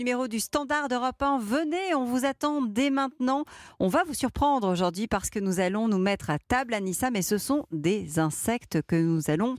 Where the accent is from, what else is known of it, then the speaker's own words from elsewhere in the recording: France; chez nous en France